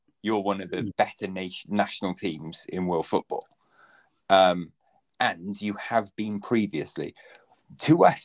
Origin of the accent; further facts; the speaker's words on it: Wales, United Kingdom; that would be the most amazing thing as a Welsh football fan to be like, we're at a World Cup.